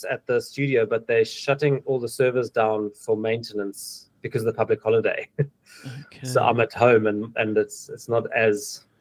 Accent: Zimbabwe; So he's from Zim. I'm also from Zim.

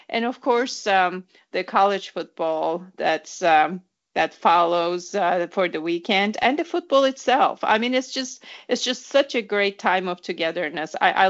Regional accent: Turkey; Given I am from Turkey.

